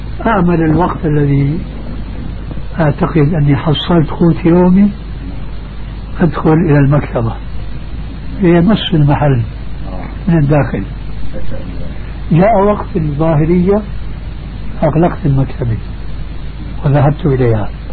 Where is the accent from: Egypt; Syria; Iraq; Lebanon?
Syria; يقولوا عندنا في الشام